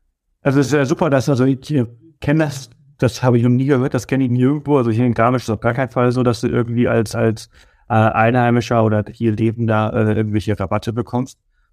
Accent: Mallorca, Balearic Islands, Spain; now in Germany; also ich komme ja aus Mallorca und ich bin die Sonne wirklich gewohnt, also ich bin aufgewachsen.

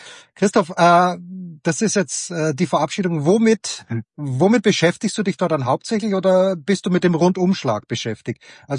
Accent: Austria; Als Österreicher

